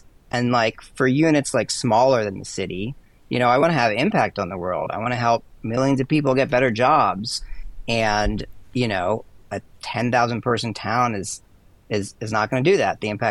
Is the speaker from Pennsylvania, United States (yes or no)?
yes; Philadelphia, Pennsylvania, United States; moved away as an adult; also born or lived in California; now in Austin, United States; I grew up mainly in the Philadelphia area on the East Coast, and then when I turned 18, I went off to California for college and stayed there for almost 30 years until I moved to Austin a couple years ago.